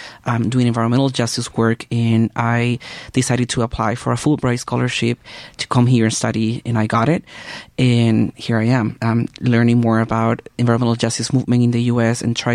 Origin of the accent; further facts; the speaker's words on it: Seville, Andalusia, Spain; Well, I am from Spain. I'm from Sevilla, the south part of Spain